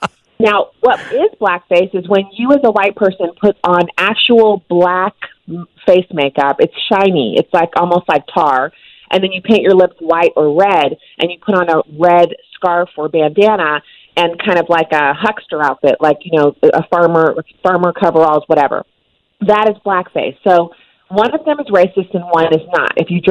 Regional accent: Germany; I grew up in Germany

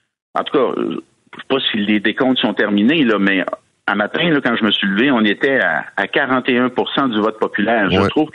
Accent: Montreal, Quebec, Canada; moi je viens de Montréal

